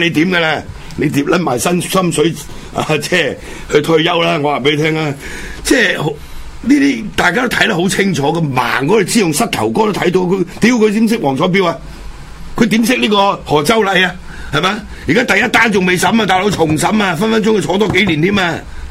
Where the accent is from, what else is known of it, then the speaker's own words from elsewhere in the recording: Hong Kong; 但系我哋香港人就全部做捻晒工具投票嘛